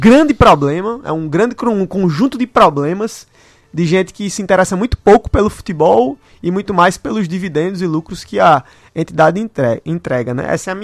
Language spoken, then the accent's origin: Portuguese; João Pessoa, Paraíba, Brazil; born there; de onde eu sou, assim como nasci em João Pessoa, sou assim... Pela Paraíba, mas pelo Nordeste.